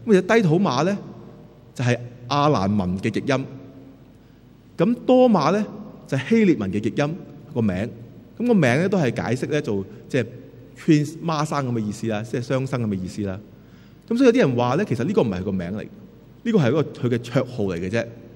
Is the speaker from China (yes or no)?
no; Taiwan; 我在我小时候在台湾读书的时候呢